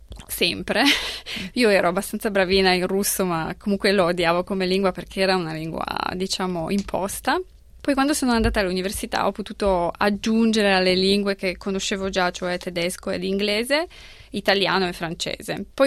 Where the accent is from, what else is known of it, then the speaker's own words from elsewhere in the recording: Poland; first language Polish; Italian is a second language; now in Italy; nonostante tutto sono polacca, ma ho vissuto tantissimi anni in Italia e poi comunque italiani sono molto gentili, sempre dicono che non si sente accento.